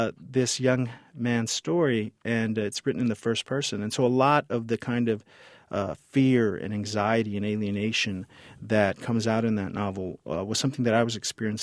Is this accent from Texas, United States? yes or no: yes; San Antonio, Texas, United States; moved away; I had grown up in South Texas, in San Antonio, never having to think about my own ethnicity, because I grew up on the West Side, and it just was the environment.